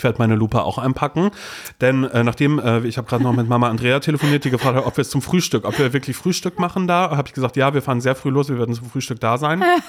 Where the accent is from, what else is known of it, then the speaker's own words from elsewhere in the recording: Mecklenburg-Vorpommern, Germany; Brudersdorf sein. Das ist das kleine 200 Seelendorf in Mecklenburg-Vorpommern. Andere Leute werden sagen 230 Seelendorf in Mecklenburg-Vorpommern, wo ich groß geworden bin.